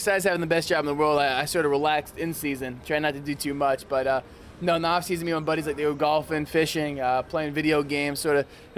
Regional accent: Cape Coral, Florida, United States; Cape Coral, Florida.

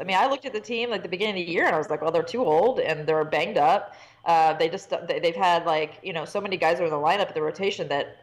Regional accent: Midwest, United States; also born or lived in Houston; I was from the Midwest, and then I moved to Houston

